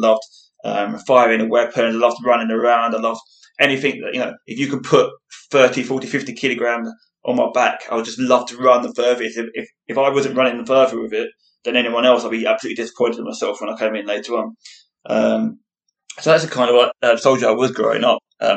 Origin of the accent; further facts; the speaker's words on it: London, United Kingdom; born there; So I was born in London, the east end of London in England. Quite a rough area when I was younger.